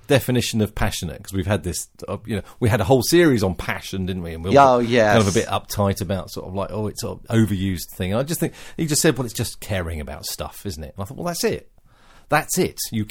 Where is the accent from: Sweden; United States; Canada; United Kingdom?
United Kingdom; England; I am an Englishman, therefore my glass is half empty.